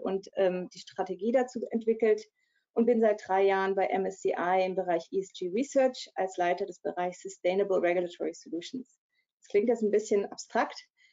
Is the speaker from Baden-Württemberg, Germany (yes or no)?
yes; Freiburg, Baden-Württemberg, Germany; also born or lived in Brussels; Ich komme aus Freiburg, das ist vielleicht ein Clou, sehr grün, Eltern Biologen, hat natürlich auch was damit zu tun.